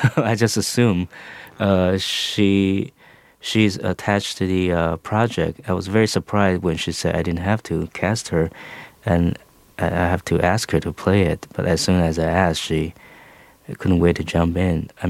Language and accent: English; Taiwan; English is a second language; Shamefully, no. I grew up in Taiwan.